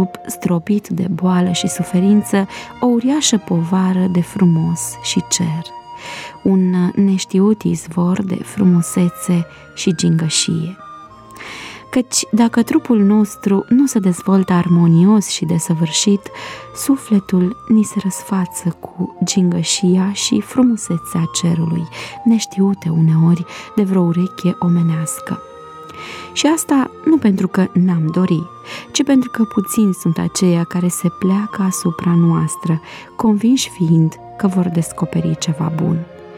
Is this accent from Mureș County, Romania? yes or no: no; Râșnov, Brașov County, Romania; și sunt din Râșnov, Brașov.